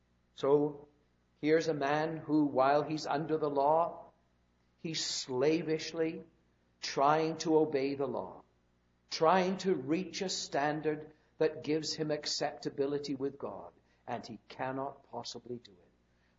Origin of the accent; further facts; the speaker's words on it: England, United Kingdom; moved away as an adult; now in Abbotsford, Canada; Not long after we came from England, back in 1974, we had a friend from England come and visit us.